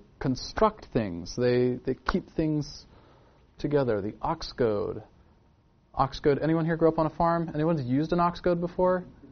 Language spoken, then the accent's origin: English; California, United States; I grew up in the Silicon Valley, so I had to Google what an ox goad was